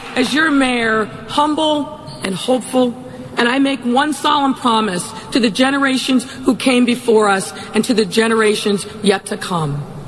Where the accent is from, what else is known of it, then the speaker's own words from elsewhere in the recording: Massillon, Ohio, United States; a one-time school board member from my hometown of Massillon.